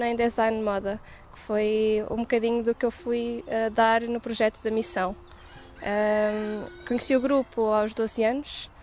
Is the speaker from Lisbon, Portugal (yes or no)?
yes; Lisbon, Portugal; tenho 19 anos, vivo em Lisboa, onde nasci